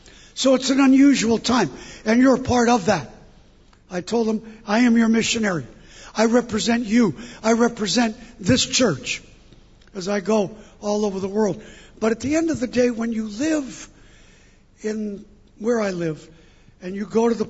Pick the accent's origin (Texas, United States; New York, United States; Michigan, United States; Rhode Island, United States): New York, United States; now in Singapore; I'm from New York.